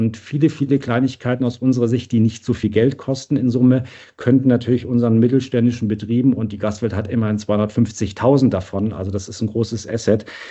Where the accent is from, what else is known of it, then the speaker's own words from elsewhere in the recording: Baden-Württemberg, Germany; die ja so der klassische Finanzierer auch im ländlichen Raum sind, wo ich herkomme. Ich war ja Abgeordneter im Schwarzwald-Baar-Kreis, also in Baden-Württemberg.